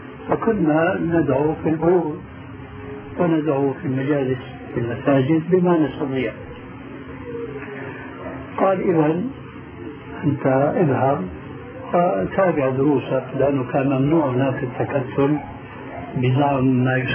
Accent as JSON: {"language": "Arabic", "country": "Syria", "said": "إما كما يقولون عندنا في سوريا اسم الحيطان يعني لا يعملون شيئا"}